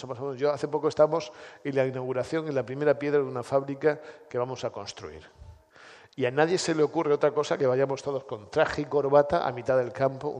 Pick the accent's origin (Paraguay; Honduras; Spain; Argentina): Spain; Nosotros, como buenos españoles, tenemos cierta tendencia a ver lo negativo.